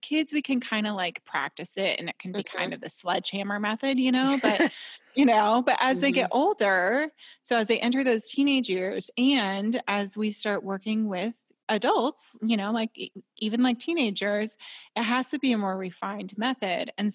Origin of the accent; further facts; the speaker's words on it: Nebraska, United States; also born or lived in Washington / Georgia; I'm from Nebraska and then I went to university in Washington State and then we moved to Georgia and it was like a brand new land.